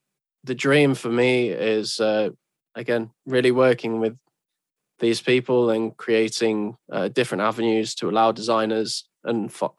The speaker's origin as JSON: {"language": "English", "town": "Manchester", "region": "North West England", "country": "United Kingdom", "tie": "born or raised there", "said": "And growing up in Manchester, around all the mills in the heritage, was an immense influence on me."}